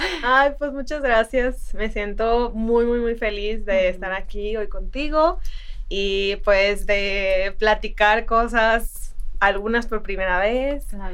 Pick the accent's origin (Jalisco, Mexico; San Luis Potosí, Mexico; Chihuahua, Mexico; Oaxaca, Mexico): Jalisco, Mexico; Ocotlán; also born or lived in Guadalajara; now in Mexico City, Mexico; Soy mexicana, nací en Jalisco, en Ocotlán, Jalisco. Ahí crecí. Me vine luego a estudiar a Guadalajara, y aquí viví muchos años.